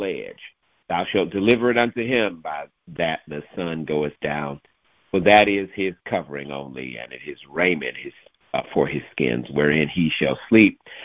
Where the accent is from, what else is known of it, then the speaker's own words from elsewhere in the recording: St. Louis, Missouri, United States; I'm from St. Louis, Missouri, so I remember this one.